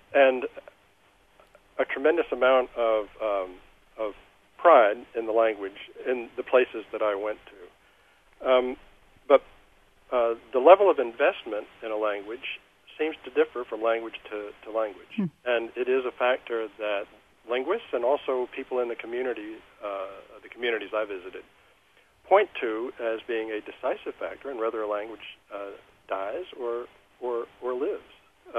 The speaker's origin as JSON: {"language": "English", "region": "the South", "country": "United States", "tie": "born or raised there", "also_born_or_lived": "Northern United States", "said": "since I grew up in the South U.S. partly, and partly in the Northern U.S."}